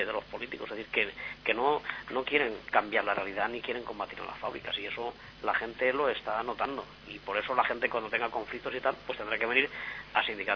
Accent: Cuenca, Castilla-La Mancha, Spain; con todo el respeto a Cuenca, yo soy de Cuenca

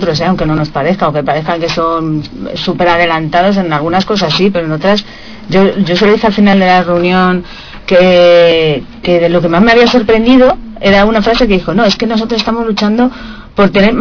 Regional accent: Madrid, Community of Madrid, Spain; yo soy del barrio de Latina, de la zona de Aluche

